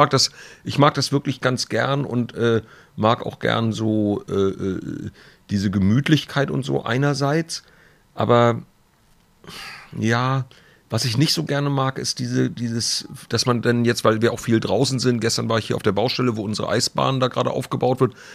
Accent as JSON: {"language": "German", "region": "Schleswig-Holstein", "country": "Germany", "tie": "born or raised there"}